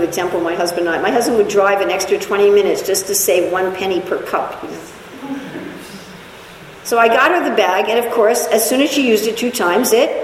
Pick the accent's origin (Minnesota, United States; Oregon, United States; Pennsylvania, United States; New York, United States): New York, United States; I'm originally from New York.